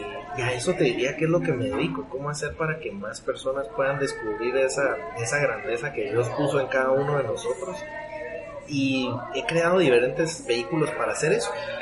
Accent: Guatemala; yo soy guatemalteco, chapín hecho en Guatemala

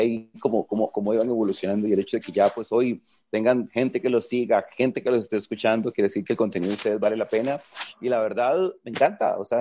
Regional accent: Costa Rica; No, nosotros no somos mexicanos, nosotros somos de Costa Rica. Sí, ya los había escuchado que hablan medio raro

